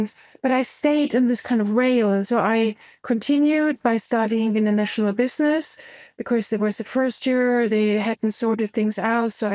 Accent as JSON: {"language": "English", "country": "Germany", "tie": "born or raised there", "said": "I grew up in Eastern Europe, in East Germany, because I think Eastern Germany is part of Eastern Europe."}